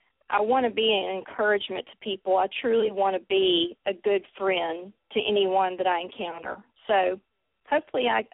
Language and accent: English; the South, United States; accent: Southern; now in Nashville, United States; Well, I'm definitely a Southern Belle. You can tell from my accent. I love living in the South. I'm in the Mid-South now in Nashville, but it's definitely still the South.